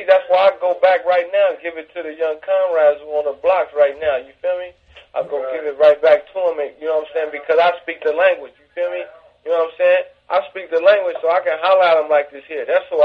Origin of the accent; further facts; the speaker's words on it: San Francisco, California, United States; I'm from Hunters Point, man. Straight on Harbor Road, West Point, right now. You feel me? Grew up everywhere. All up right here.